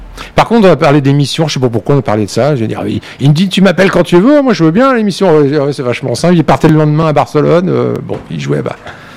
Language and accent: French; France; Comme je suis français et qu'il adore la France